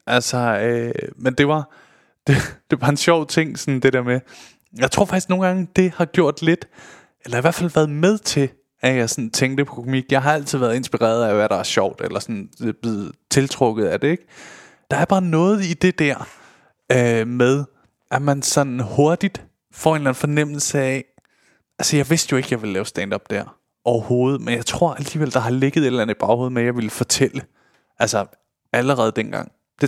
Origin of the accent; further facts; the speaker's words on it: Solrød, Zealand, Denmark; Vi er begge to fra Solrød af.